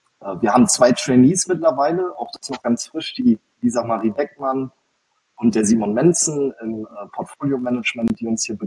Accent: Senden, North Rhine-Westphalia, Germany; also born or lived in Münster; ich komme aus Senden, das ist hier in der Nähe von Münster, 15 Kilometer weiter entfernt. Habe vorher 10 Jahre in Münster gewohnt, bin aber in Senden aufgewachsen, also so ein bisschen back to the roots.

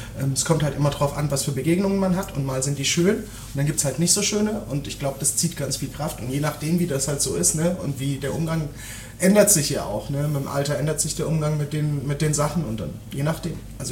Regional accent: Freiburg, Baden-Württemberg, Germany; Ich komme ja aus Freiburg

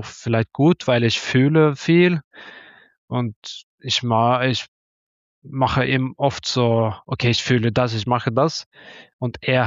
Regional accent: Tønsberg, Vestfold, Norway; German is a second language; Ja, weil ich komme aus Tönsberg und hat ungefähr so 60.000 Einwohner.

